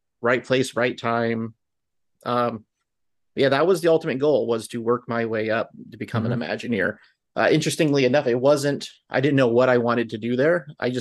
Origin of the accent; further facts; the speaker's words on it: Santa Clarita, California, United States; I grew up in Southern California before my parents divorced, and when I was in about seventh grade. Mm-hmm. We lived in Santa Clarita, so the Valencia area, also of Magic Mountain fame.